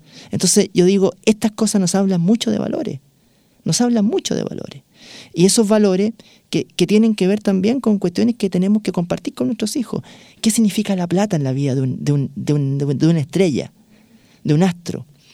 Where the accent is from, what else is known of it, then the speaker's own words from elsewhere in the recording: Santa María, Valparaíso, Chile; born there; yo nací en Santa María, que queda al interior de San Felipe, en el Valle de Aconcagua